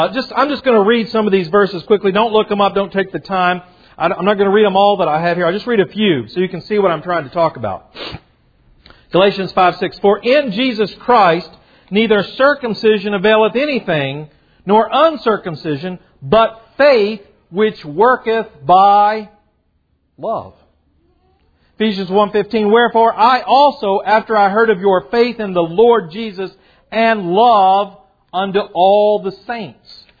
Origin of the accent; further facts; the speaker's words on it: Kentucky, United States; You know, I remember as a boy growing up in Kentucky in 1968, I would have been 13 years old.